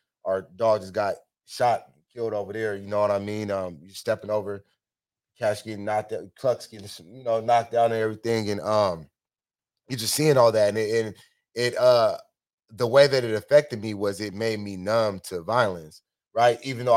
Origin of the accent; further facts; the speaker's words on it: Seattle, Washington, United States; Oh, I was raised in Central District.